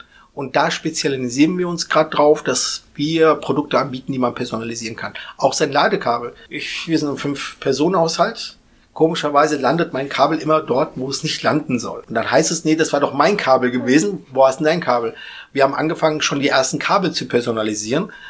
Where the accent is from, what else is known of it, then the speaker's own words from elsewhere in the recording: Aschaffenburg, Bavaria, Germany; Also wir kommen ja fast alle aus Aschaffenburg